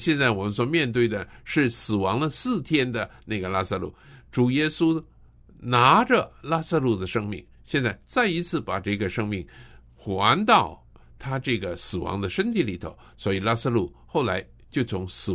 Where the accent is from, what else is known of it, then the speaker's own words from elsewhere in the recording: China; 不像我们中国人把死尸呢埋在地上的泥土里头啊